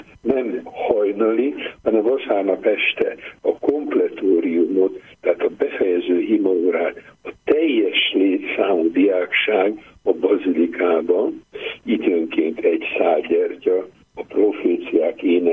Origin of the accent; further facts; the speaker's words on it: Sopron, Győr-Moson-Sopron, Hungary; soproni vagyok, belvárosi gyerek voltam